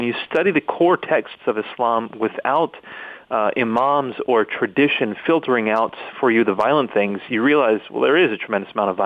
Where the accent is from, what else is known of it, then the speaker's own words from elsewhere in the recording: United States; Yeah, so my background growing up in the United States, Muslim, was one that taught me to pray the five daily prayers